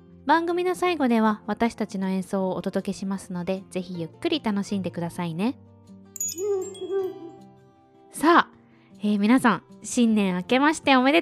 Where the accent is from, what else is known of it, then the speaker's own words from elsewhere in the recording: Kobe, Hyogo, Japan; 私はこの年末年始は地元の神戸の方に帰省して、